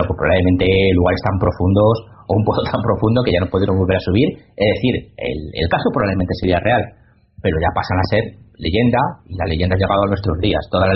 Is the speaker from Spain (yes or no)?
yes; Castilla-La Mancha, Spain; yo que soy de La Mancha lo conozco muy bien todo esto